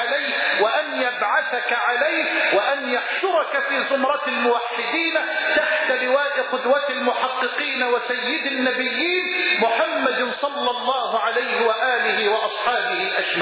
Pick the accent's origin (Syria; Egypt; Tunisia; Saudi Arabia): Egypt; Damo, Dakahlia; مسجدنا الأول في قريتنا المتواضعة دموه. هذا المسجد المبارك الذي ترونه على البحر مباشرة يعاد إنشاؤه من جديد، وهو المسجد الذي تربيت فيه